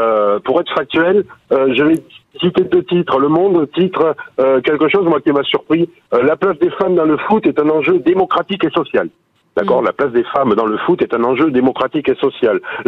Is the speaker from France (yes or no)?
yes; Occitanie, France; je suis troubadour. Je suis occitan, vivant sur les terres justement des troubadours